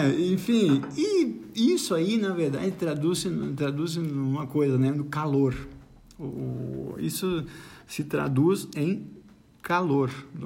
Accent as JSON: {"language": "Portuguese", "town": "Bento Gonçalves", "region": "Rio Grande do Sul", "country": "Brazil", "said": "E aí a gente comenta, oh, e aí, gaúcho, tu é da onde, tal, Bento Gonçalves"}